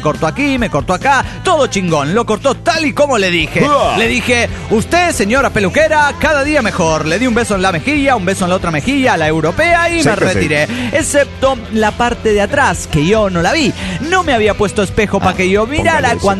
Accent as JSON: {"language": "Spanish", "town": "La Plata", "region": "Buenos Aires Province", "country": "Argentina", "said": "Soy el mítico de La Plata, Argentina."}